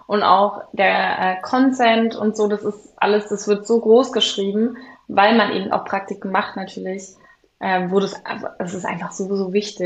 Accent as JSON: {"language": "German", "region": "Berlin", "country": "Germany", "said": "Ich bin während Corona und kurz vor Corona bin ich zurück nach Berlin gezogen in meine Heimatstadt."}